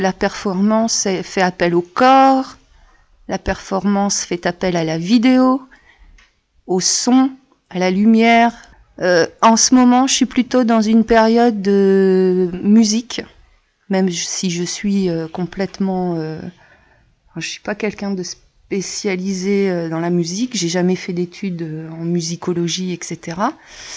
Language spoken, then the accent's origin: French; France; je suis originaire du CRU. Je suis originaire des Trois-Villes-Sœurs.